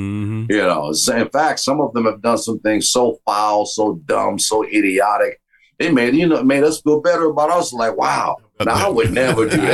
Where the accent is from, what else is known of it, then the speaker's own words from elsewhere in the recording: Detroit, Michigan, United States; I came from Detroit.